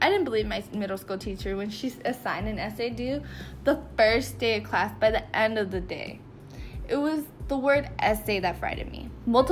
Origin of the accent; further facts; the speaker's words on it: Morgan Hill, California, United States; now in Sacramento, United States; I come from Morgan Hill, California. If you don't know where that is, it's near San Jose area, aka known as the Bay Area.